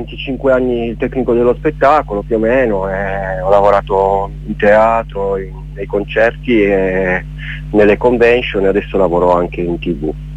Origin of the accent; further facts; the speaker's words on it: Turin, Piedmont, Italy; sì, sono di Torino, però onestamente adesso lavoro su Milano.